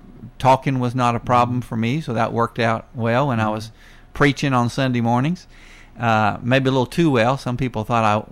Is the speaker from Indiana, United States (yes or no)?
no; Myrtle Beach, South Carolina, United States; When I was growing up in Myrtle Beach, the population was about 20,000 9 months out of the year, and then 250,000 3 months out of the year.